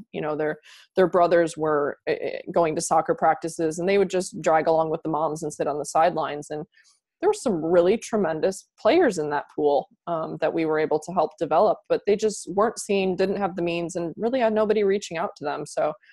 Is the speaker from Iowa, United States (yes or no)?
yes; Iowa, United States; I grew up in Iowa, so I'm actually a very odd choice to become a general manager of a pro soccer team coming from Iowa.